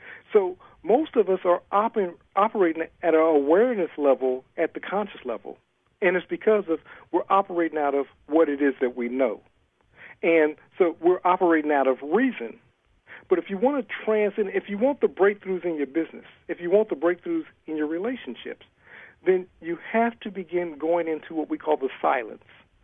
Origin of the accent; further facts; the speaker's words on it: Ohio, United States; I'm originally from Ohio.